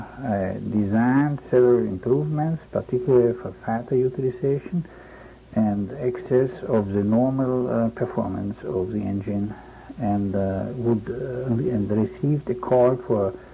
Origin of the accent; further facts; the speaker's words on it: Vienna, Austria; English is a second language; and Vienna is my hometown.